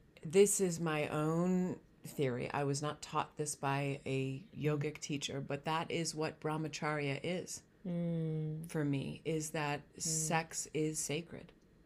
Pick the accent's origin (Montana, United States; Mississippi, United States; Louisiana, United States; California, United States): Montana, United States; my parents joined the Native American tribe that was in where I was growing up in Montana.